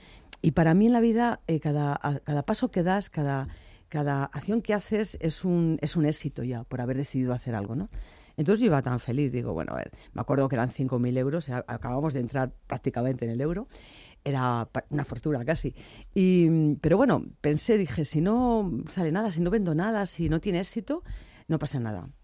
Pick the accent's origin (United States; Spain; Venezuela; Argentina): Spain; Salamanca, Castile and León; realmente me encanta mi tierra. Es algo que se plasma en todas las colecciones que hago, en todo mi diseño. Esa sobriedad, esa elegancia que tiene Castilla y León, que tiene Salamanca, pues la llevo conmigo.